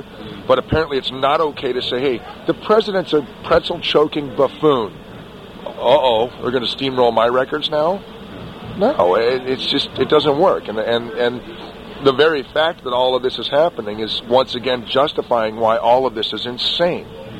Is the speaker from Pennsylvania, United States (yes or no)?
no; Los Angeles, California, United States; But, you know, growing up in Los Angeles, this was when I started noticing this